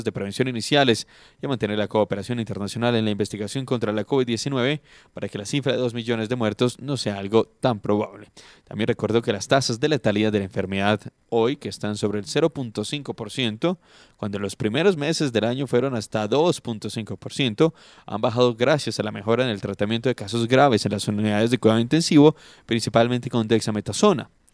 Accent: Colombia; ¿Usted cree que como colombianos vamos a aprender de lo que está pasando en otros países

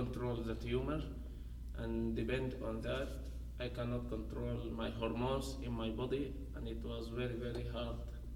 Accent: Omdurman, Khartoum, Sudan; English is a second language; I was born in 1991. I am from Sudan. My city is Omdurman. I studied my elementary school and my high school in Omdurman.

